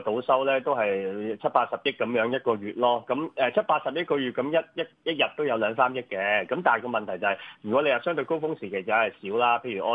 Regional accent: Macau; 我哋澳門人咧好中意去旅行嘅

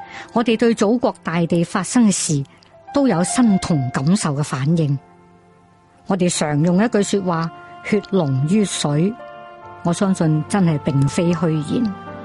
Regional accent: Hong Kong; 作为一个中国人，一个普通的香港市民，我没有宏大的理论，但是我知道我爱国

